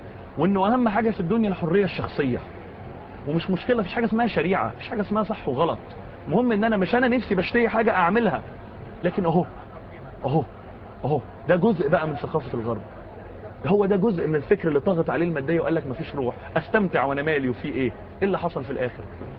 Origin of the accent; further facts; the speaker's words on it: Egypt; في ولد كان عندنا في مصر بيدرس دراسات اسلاميه